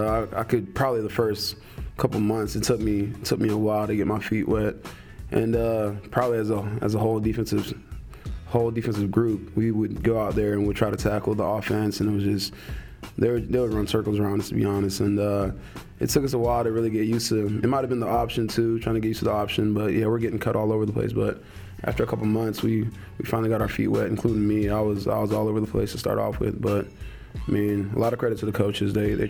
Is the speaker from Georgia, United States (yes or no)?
yes; Georgia, United States; I'm from Gwinnett County. I played Little League and high school football in Gwinnett County.